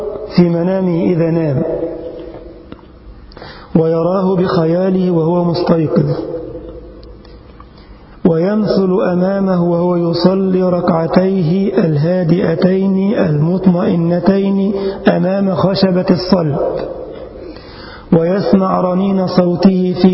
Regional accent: Egypt; هو رجل حصل على أعلى الدرجات العلمية في بلدنا مصر

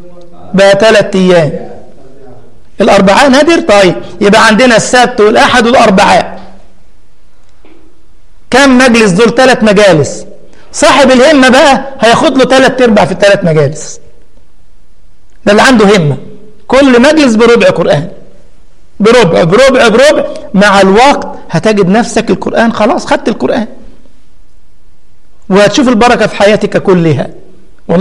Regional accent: Egypt; بنسميه احنا عندنا في مصر يقول لك بينبط على فلان

